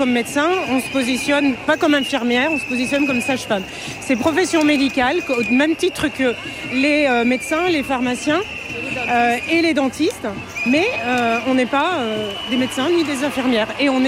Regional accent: Clermont-Ferrand, Auvergne-Rhône-Alpes, France; Clermont-Ferrand.

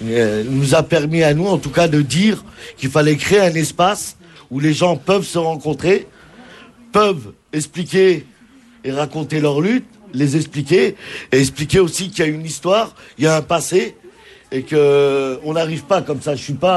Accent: Nanterre, Île-de-France, France; je suis né à Nanterre, j'ai grandi à Nanterre.

